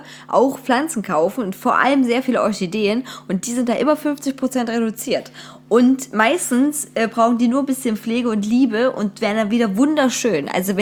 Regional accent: Saxony, Germany; weißt du, ich bin auch aus Sachsen und kenne hier viele Orte nicht.

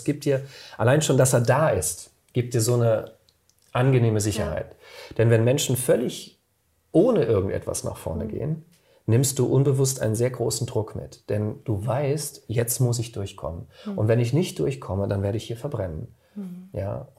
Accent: Rhineland-Palatinate, Germany; Also ich komme zum Beispiel aus dem Westerwald

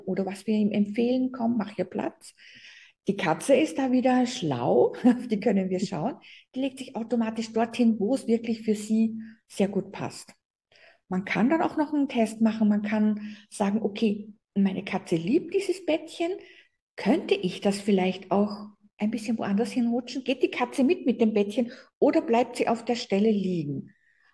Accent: Austria; bei uns in Österreich

